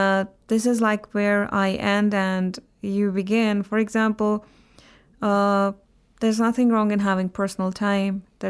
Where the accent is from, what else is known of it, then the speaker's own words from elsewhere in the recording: Jammu and Kashmir, India; English is a second language; from Indian and Muslim Kashmir